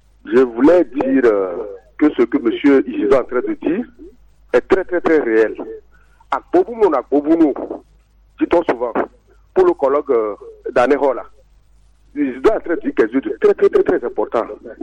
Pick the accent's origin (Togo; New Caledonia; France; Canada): Togo; Je suis togolais.